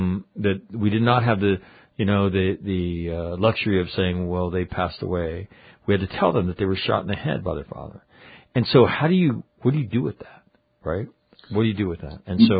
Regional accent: Sacramento, California, United States; A year later, we were in my hometown of Sacramento where this had happened

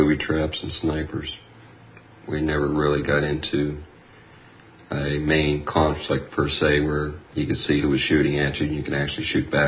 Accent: Pennsylvania, United States; They were from all across the United States, Indiana. I was from Pennsylvania.

